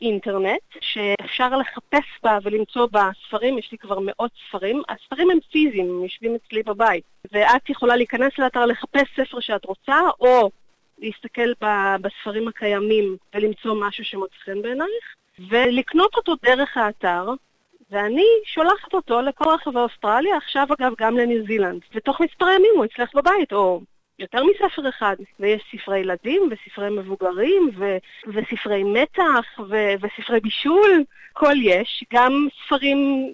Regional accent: Savyon, Central District, Israel; also born or lived in Beersheba / Paris / Tel Aviv; now in Melbourne, Australia; אני גדלתי בסביון, ואחר כך חייתי בבאר שבע, ואחר כך בפריז, ואחר כך בתל אביב, ועכשיו אני במלבורן, בעקבות בן זוגי.

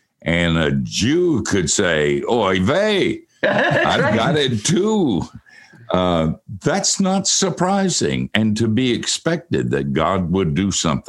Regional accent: North Carolina, United States; In the mountains of North Carolina, I listened to those stories

